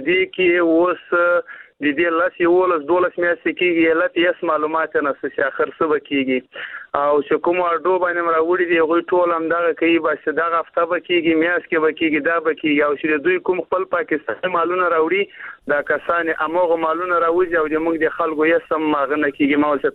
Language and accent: Pashto; Afghanistan; now in Pakistan; دا چې چل د سي په پاکستان کې موږ مېشت افغانان یو د ماجرت ژوند تیرو،